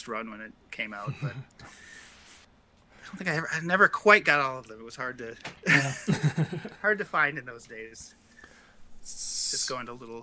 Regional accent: Minneapolis, Minnesota, United States; I'm from Minnesota. That's where here is, Minneapolis. It was a lot cheaper because I could live at home.

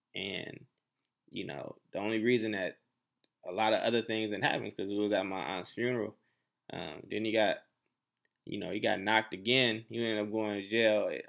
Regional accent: Oakland, California, United States; his son and I are actually the same age, and we grew up together in North Oakland

